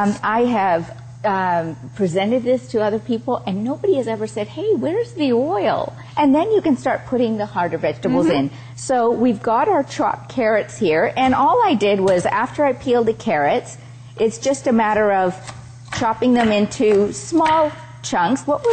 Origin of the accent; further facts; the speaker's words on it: Toronto, Ontario, Canada; We're from Toronto, Canada, from the Toronto Vegetarian Association